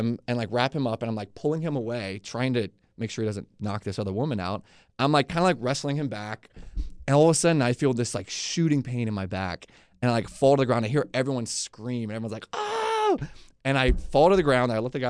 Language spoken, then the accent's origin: English; Atlanta, Georgia, United States; I grew up in Atlanta before Leesburg.